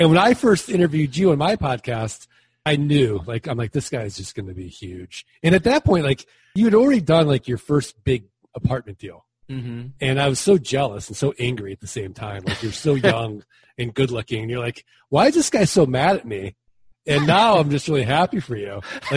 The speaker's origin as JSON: {"language": "English", "town": "St. Louis", "region": "Missouri", "country": "United States", "said": "I'm from St. Louis, Missouri. I'm from the show me state."}